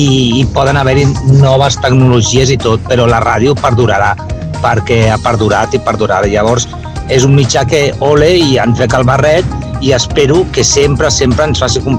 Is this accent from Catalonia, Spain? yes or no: yes; Barcelona, Catalonia, Spain; sóc de Barcelona.